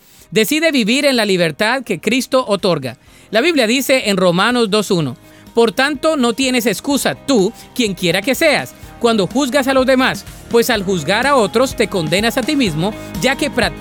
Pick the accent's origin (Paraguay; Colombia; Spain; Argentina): Colombia; born there; Esta es una expresión que usamos en mi país natal, Colombia